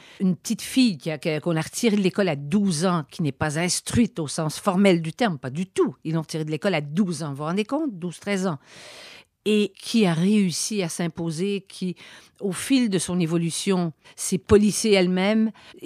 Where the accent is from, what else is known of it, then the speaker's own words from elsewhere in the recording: Quebec, Canada; quand je vous dis que je suis québécois